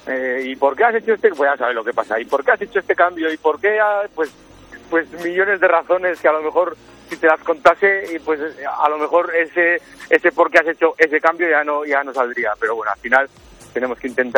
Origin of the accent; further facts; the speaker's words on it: Buñuel, Navarre, Spain; Yo soy de Buñuel y he estado jugando prácticamente toda mi vida en el Buñuel